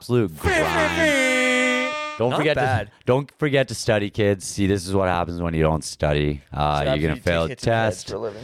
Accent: Canada; But I am so Canadian, and I love Canada so much.

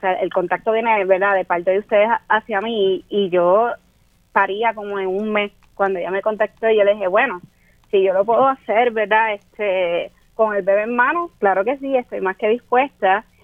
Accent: Dorado, Puerto Rico; Soy natural del pueblo de Dorado, estudié en las escuelas públicas del pueblo de Dorado, hice tanto la escuela elemental como la intermedia en la escuela de Maguayo, hoy lamentablemente cerradas ambas, y estudié mi high school en la José Santos Alegría

